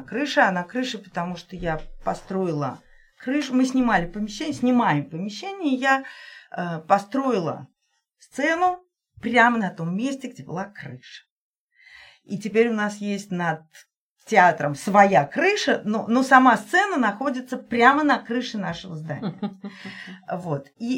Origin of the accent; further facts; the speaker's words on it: Nizhny Novgorod, Nizhny Novgorod Oblast, Russia; moved away as an adult; я актриса, я из Нижнего Новгорода, я работала 13 лет в Нижегородском театре юного зрителя.